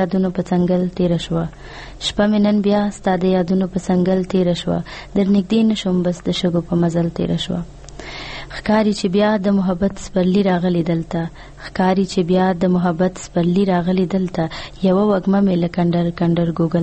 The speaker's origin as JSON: {"language": "Pashto", "region": "Nangarhar", "country": "Afghanistan", "said": "موږ د ننګرهار څخه تعلق لرو"}